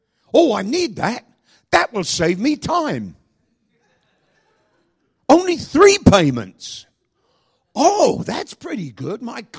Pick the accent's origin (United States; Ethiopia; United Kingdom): United Kingdom; England; Well, excuse me, I'm English. Do you want to ask somebody about how social medicine works? Ask an Englishman.